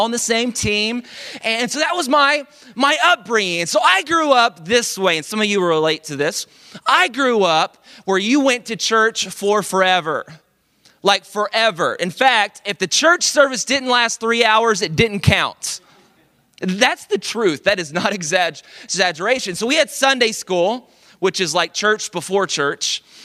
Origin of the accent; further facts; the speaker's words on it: Dallas, Texas, United States; I'm from Dallas and really grew up all around the Dallas Metroplex area.